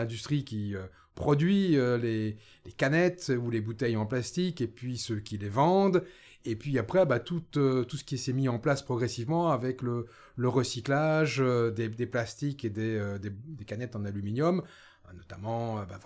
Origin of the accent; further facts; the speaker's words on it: Wallonia, Belgium; ma région d'origine c'est le Centre.